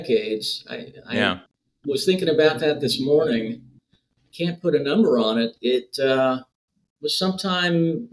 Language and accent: English; Northeast, United States; I grew up in the Northeast, outside of New York City, in a small community, mostly a commuter community.